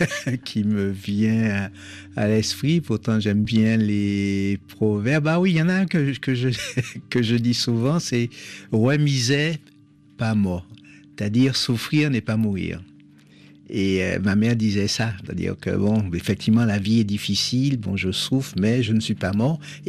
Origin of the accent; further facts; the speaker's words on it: Martinique; Moi, je suis pas français, je suis un créole américain. Donc je suis administré aujourd'hui par la France.